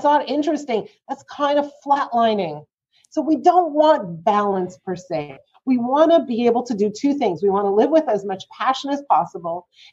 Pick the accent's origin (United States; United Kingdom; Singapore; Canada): Canada; Montreal, Quebec; I was like 12 years old. And I grew up in Montreal.